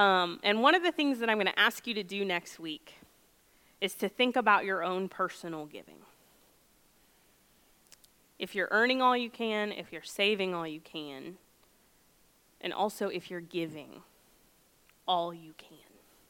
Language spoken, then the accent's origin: English; Lexington, United States; the same year my house was built that I grew up in Lexington.